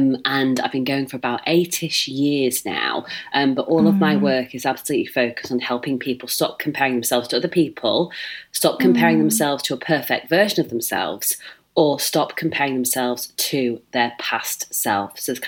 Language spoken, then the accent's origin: English; Leeds, Yorkshire and the Humber, United Kingdom; as you might pick up from my big vowels, I'm from Leeds.